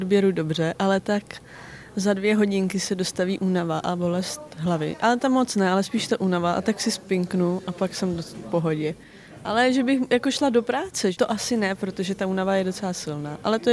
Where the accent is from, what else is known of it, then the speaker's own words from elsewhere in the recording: South Bohemian Region, Czechia; Já bydlím tady v Českých Budějovicích, ale jinak pocházím z Písecka